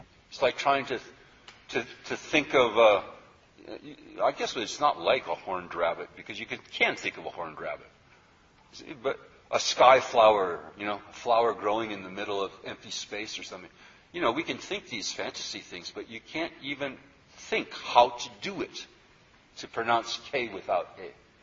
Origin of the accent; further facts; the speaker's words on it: Minnesota, United States; I grew up in Minnesota. I should have gotten at least a view of the Northern Lights